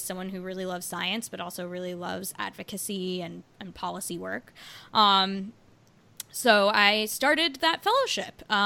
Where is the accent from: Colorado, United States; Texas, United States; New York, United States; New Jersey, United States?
New Jersey, United States; also born or lived in Baltimore; I moved away from Baltimore. I moved back home to New Jersey, where I'm from.